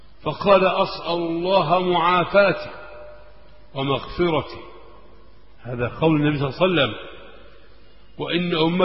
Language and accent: Arabic; Egypt